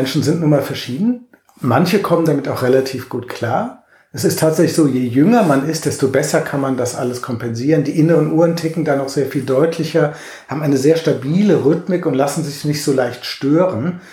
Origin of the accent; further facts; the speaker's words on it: Germany; in meiner Heimat, in Deutschland